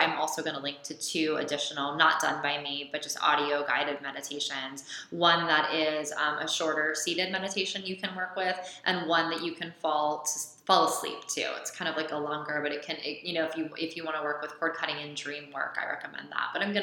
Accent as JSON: {"language": "English", "town": "New York City", "region": "New York", "country": "United States", "said": "or I'm a New Yorker. I always said that, you know?"}